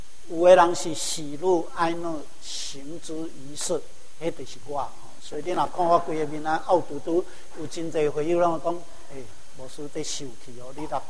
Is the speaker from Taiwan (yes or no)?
yes; Taiwan; 我们台湾人